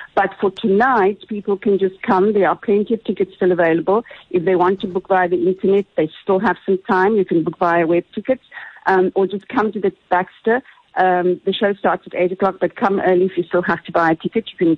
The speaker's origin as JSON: {"language": "English", "region": "Western Cape", "country": "South Africa", "tie": "born or raised there", "said": "I grew up in the Cape and I had a Khoi grandmother like that."}